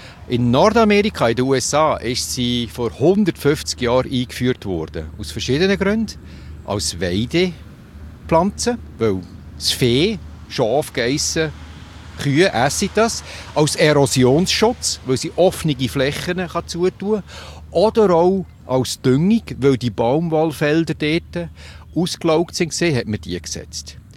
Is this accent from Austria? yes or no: no; Switzerland; Bei uns in der Schweiz ist das Problem noch völlig gering.